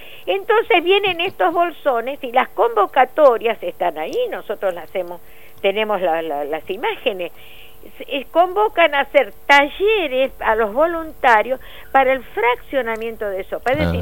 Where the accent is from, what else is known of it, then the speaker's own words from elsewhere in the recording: Añatuya, Santiago del Estero, Argentina; Uno de esos centros está en mi pueblo, en Añatuya.